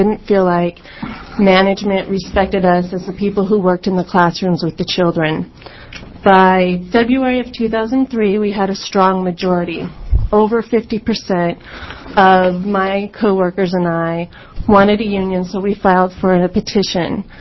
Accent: Portland, Oregon, United States; I'm from Portland, Oregon.

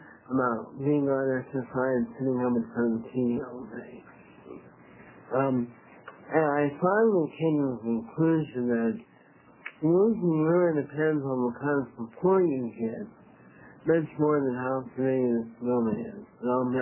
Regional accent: Eugene, Oregon, United States; I'm from Eugene.

